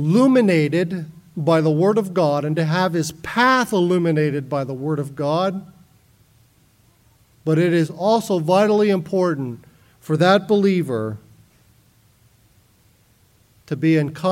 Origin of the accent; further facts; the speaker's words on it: Miami, Florida, United States; I grew up in Miami, Florida